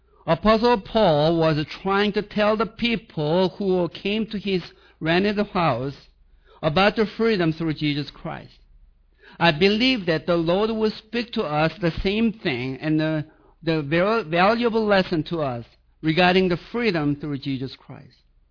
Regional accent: South Korea; born there; English is a second language; actually I was born in South Korea.

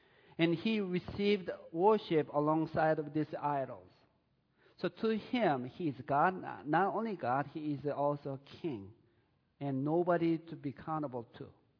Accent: South Korea; While I was growing up in South Korea

